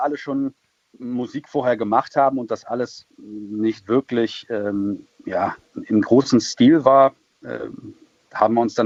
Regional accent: North Rhine-Westphalia, Germany; Wir kommen eigentlich aus dem Kreis Düren, wenn man es so nimmt. Das ist zwischen Köln und Aachen, näher an Aachen als an Köln.

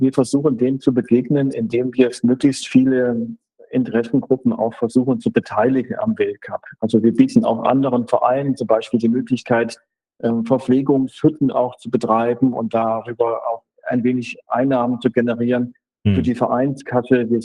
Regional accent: Hesse, Germany; now in Ruhpolding, Germany; ich komme aus Nordhessen

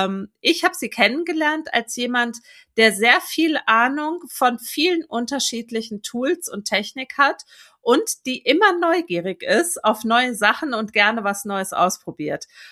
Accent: Wuppertal, North Rhine-Westphalia, Germany; born there; ach guck, die Birgit hat ein Buch über meine Geburtsstadt geschrieben.

